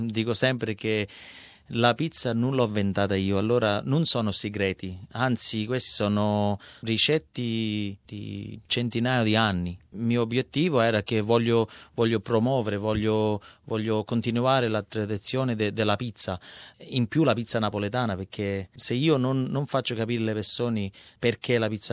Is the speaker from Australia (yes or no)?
yes; Australia; perché sono australiano, allora australiano, genitori italiani, allora per me c'ho due tradizioni nel mio sangue che sono orgoglioso, sia l'italiano sia